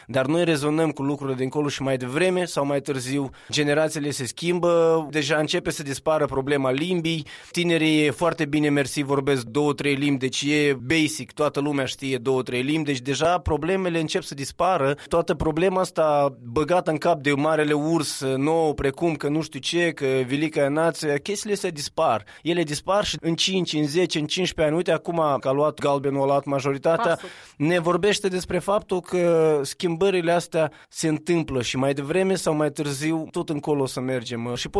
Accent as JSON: {"language": "Romanian", "country": "Moldova", "said": "Suntem moldoveni și dezamăgiri vor mai fi."}